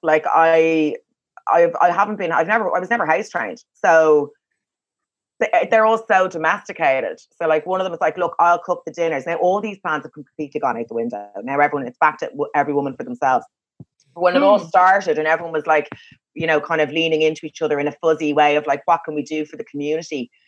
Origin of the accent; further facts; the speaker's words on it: Ireland; I'm Irish, so I'm like